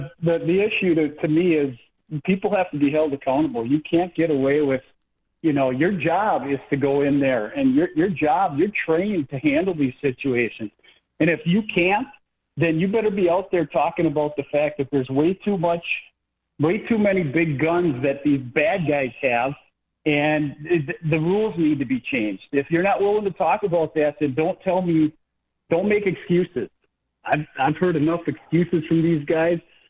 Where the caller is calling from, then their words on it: Green Bay, Wisconsin, United States; Yeah, I'm a teacher from Green Bay, and I just wanted to call